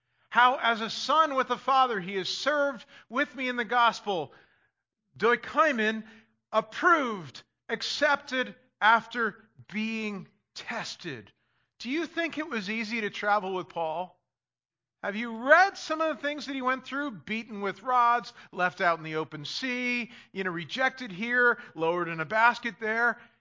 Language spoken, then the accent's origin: English; Armonk, New York, United States; I went to my the church's 25th anniversary where I grew up in Armonk, New York, right near White Plains